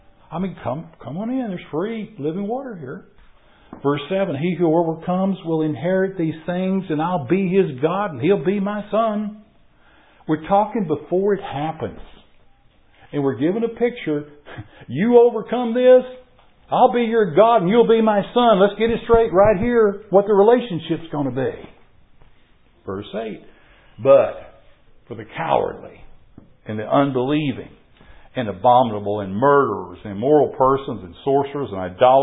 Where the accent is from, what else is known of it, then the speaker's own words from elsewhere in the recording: Houston, Texas, United States; You grow up in the inner city. I grew up in Houston, Texas. The inner city is bad.